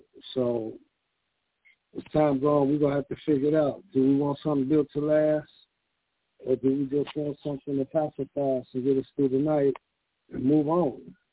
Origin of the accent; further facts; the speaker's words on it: Chicago, Illinois, United States; growing up in Chicago, man, that we had, it was a boom town.